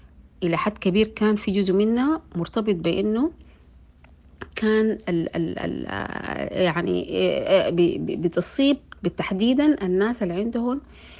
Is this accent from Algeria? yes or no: no; Khartoum, Sudan; كان عندنا في الخرطوم على الأقل 3 مراكز بتاعت عزل